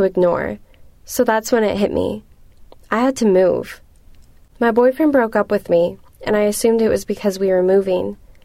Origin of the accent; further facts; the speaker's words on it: Glendale, Arizona, United States; When I was a kid, growing up in Glendale, Arizona, his job was going really well.